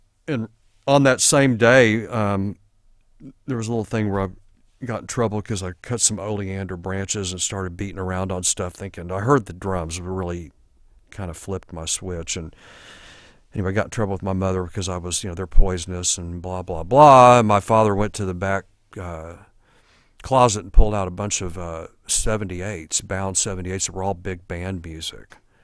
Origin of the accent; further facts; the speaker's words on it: Corpus Christi, Texas, United States; I was born in Corpus Christi, Texas. Corpus Christi was kind of a child's paradise. You know, there was the beach. I lived on the bay. It's a coastal town, coast of Texas.